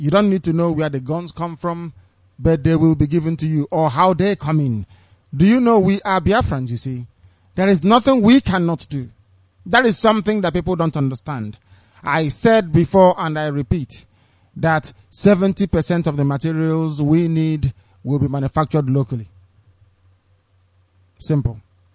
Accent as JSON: {"language": "English", "town": "Umuahia", "region": "Abia", "country": "Nigeria", "said": "Do you know I am from Ibeku? Because that's nothing like Omuahia. I'm from Ibeku."}